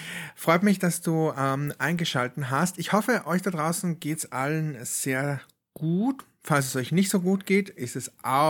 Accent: Austria; das, was so letzte Woche jetzt passiert ist bei uns in Österreich mit dem Schnee

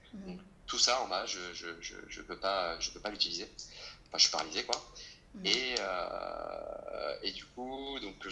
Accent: Tours, Centre-Val de Loire, France; moved away as an adult; Et moi, à la base, je suis originaire de Tours. Et je suis parti vivre donc, sur la Côte d'Azur au moment de mes études.

